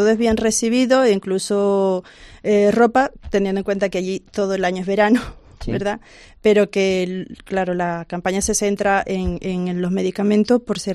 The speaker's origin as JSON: {"language": "Spanish", "country": "Venezuela", "said": "es bastante difícil decirlo y, como podrás ver, siendo venezolana, pues, te llega más."}